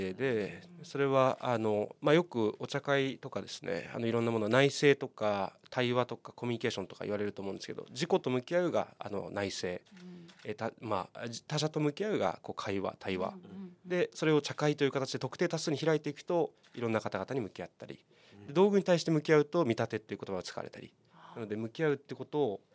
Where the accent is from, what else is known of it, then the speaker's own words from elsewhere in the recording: Urayasu, Chiba, Japan; also born or lived in Mobara; 千葉県の浦安生まれ、生まれではね、本当は茂原生まれ浦安育ちなんですけど、京都の方々にご紹介するときは父親は京都生まれですという話をしてます。